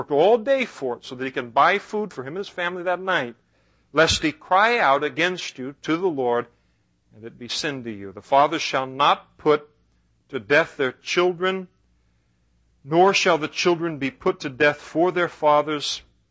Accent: California, United States; We used to pick prunes growing up in the Napa Valley. We'd pick prunes for our school clothes money.

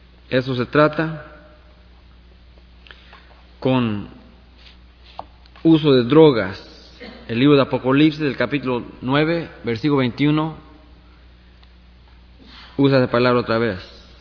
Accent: Mexico City, Mexico; yo nací en México, el Distrito Federal, toda mi familia es católica, y yo crecí con idolatría, una religión pagana, con santos y vírgenes.

